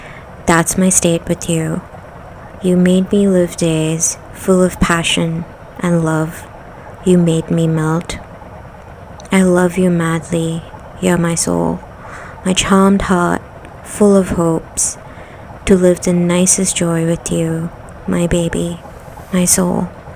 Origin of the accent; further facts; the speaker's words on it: United Arab Emirates; now in Southeast Asia; I was actually born and raised in UAE, but I currently live and work in Southeast Asia.